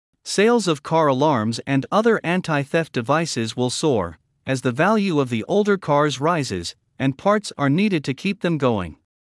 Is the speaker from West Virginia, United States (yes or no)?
no; Michigan, United States; Michigan, my home state, has a Democratic governor facing a tough re-election campaign this November